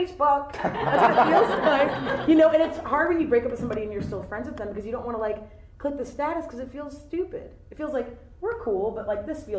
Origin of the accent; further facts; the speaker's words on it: Ohio, United States; I come here from Ohio, yep.